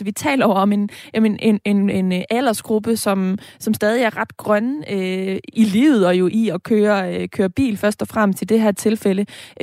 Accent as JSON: {"language": "Danish", "region": "Central Denmark Region", "country": "Denmark", "tie": "born or raised there", "said": "jeg er vokset op tæt på Aarhus, hvor jeg står lige nu"}